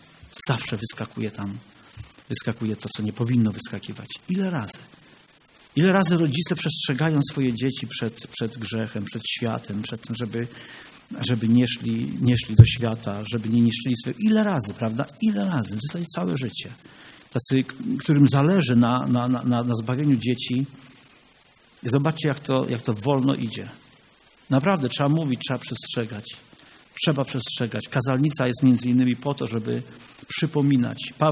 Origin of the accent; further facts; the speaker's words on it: Połczyn-Zdrój, West Pomeranian Voivodeship, Poland; I wy tu z Ciechanowa, i my z Połczyna